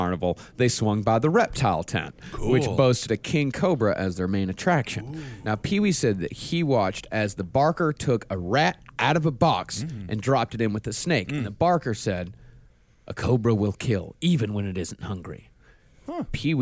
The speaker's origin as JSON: {"language": "English", "region": "Texas", "country": "United States", "tie": "born or raised there", "said": "growing up in Texas, Hanit's probably the most likely one out of those."}